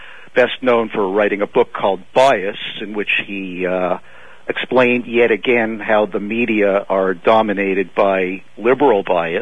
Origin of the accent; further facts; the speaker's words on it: Montreal, Quebec, Canada; now in New York City, United States; I'm a dual citizen. Grew up in Montreal.